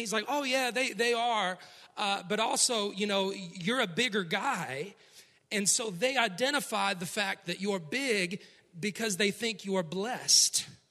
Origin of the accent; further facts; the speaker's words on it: Cleveland, Ohio, United States; If you didn't know, I grew up in Cleveland, Ohio.